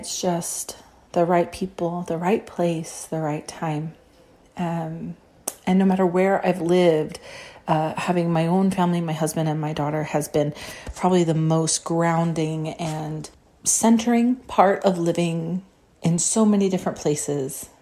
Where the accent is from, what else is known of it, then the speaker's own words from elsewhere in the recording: South Carolina, United States; moved away as an adult; I'm from South Carolina, from a very small country, rural town, which is in the southeastern portion of the United States. And I lived there till I was 18.